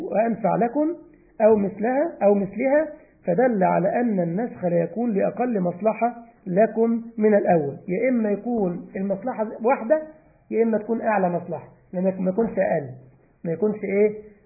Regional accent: Egypt; اوعى تقول اكل العيش يحب الخفيه زي ما عندنا في مصر يقول لك بالفهلاوه

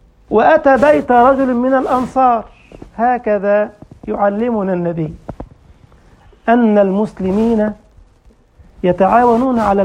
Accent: Egypt; عندنا في مصر يقولون بالدارجة في تلك الأمثال الطيبة التي جاءتنا عن من سلف من الآباء والأجداد

